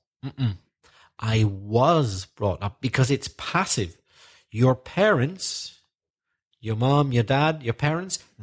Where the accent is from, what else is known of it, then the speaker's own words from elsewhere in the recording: Belfast, Northern Ireland, United Kingdom; And I was brought up in Belfast, in Northern Ireland. So we were brought up there.